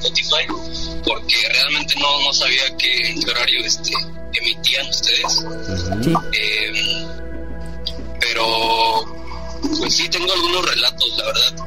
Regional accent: Toluca, State of Mexico, Mexico; born there; now in Querétaro, Mexico; Yo vivo en Querétaro, del estado de Querétaro, pero nací en Toluca. De allá es toda mi familia, del Estado de México.

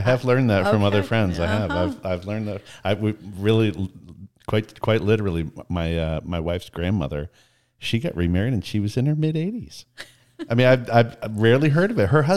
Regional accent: Canada; Growing up in Canada, that's kind of, you know, one, you have to layer.

